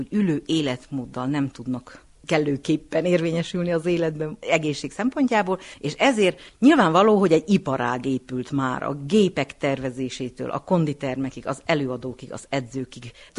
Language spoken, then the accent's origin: Hungarian; Partium, Romania; now in Székely Land, Romania; Hát én nem székelyföldi vagyok, és nagyon örülök ennek a kérdésnek. Én Parciumból érkeztem ezelőtt 36 évvel Székelyföldre